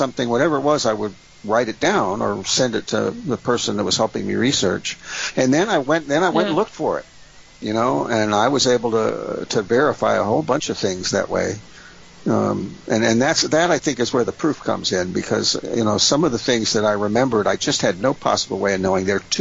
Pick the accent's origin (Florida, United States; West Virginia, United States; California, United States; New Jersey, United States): Florida, United States; Miami; now in Maine, United States; Yeah, I've moved here. I live in Maine. As a child, growing up in Miami, I always wanted to see the rocky coast of Maine.